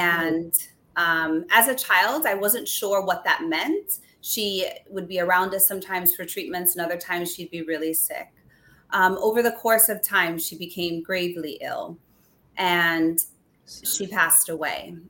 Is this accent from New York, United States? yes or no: yes; Queens, New York, United States; born there; Yes. I was born in Queens.